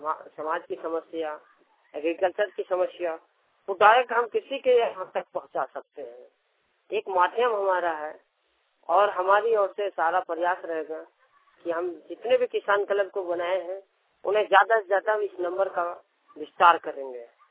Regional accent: Jaynagar, India; प्रखंड समन्वयक समर्पण जयनगर के रहने वाला हूँ।

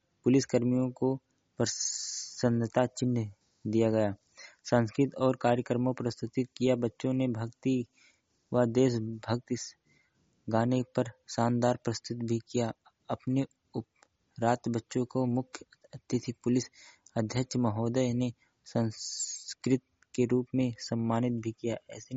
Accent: Ambedkar Nagar, Uttar Pradesh, India; मैं स्वयं कन्नौजिया अम्बेडकर नगर का रहने वाला हूँ।

